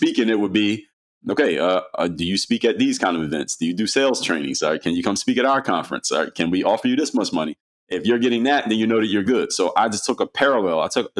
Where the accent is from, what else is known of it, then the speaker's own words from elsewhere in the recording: Philadelphia, Pennsylvania, United States; now in Miami, United States; Yeah, I'm in Miami, but I'm from Philadelphia.